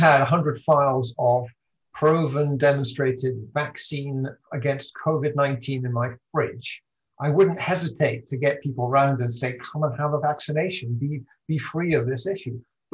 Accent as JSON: {"language": "English", "country": "United Kingdom", "said": "we're a bit mealy-mouthed about it, aren't we? We're very British."}